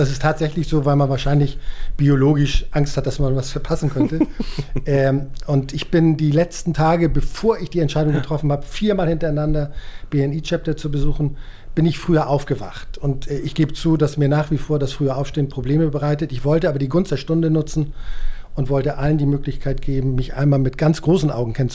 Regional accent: Main, Schleswig-Holstein, Germany; born there; ich bin 1965 in Main gezeugt und geboren worden. Main liegt bei Flensburg, ist ein kleiner Ort.

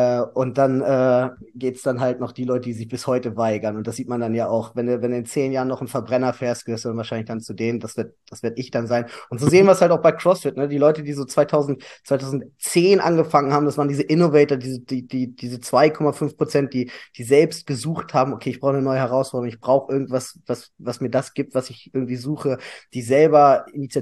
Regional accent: Hanover, Lower Saxony, Germany; Ich bin inzwischen 34 Jahre alt, komme aus Hannover.

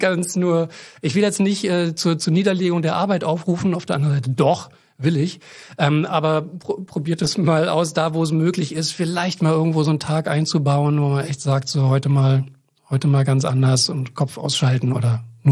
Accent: Berlin, Germany; born there; Jetzt zwei gebürtige Berliner in einem Raum.

